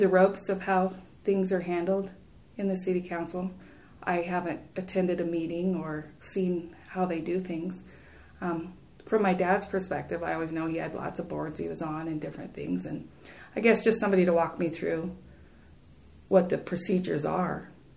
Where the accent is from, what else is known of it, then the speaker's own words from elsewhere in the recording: Buffalo, Wyoming, United States; Well, I'm from Buffalo, Wyoming. Was born and raised here. I've raised all my kids here.